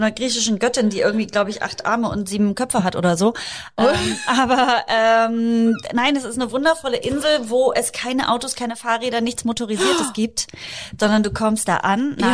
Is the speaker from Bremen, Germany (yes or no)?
no; Halberstadt, Saxony-Anhalt, Germany; Dann spiele ich in meiner Heimatstadt, in Halberstadt, was ja einfach auch die Kleinstadt … Hauptzentrale ist, ne? Also wäre ich nicht da geboren